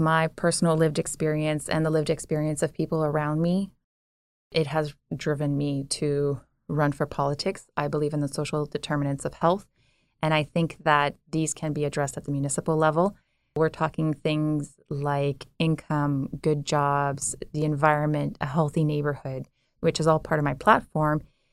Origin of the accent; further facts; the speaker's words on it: Hamilton, Ontario, Canada; first language French; English is a second language; I played soccer in the city of Hamilton in the east end. That's how I grew up. I grew up in French in Hamilton, which is pretty interesting way of living, because we are technically considered a francophone city in Ontario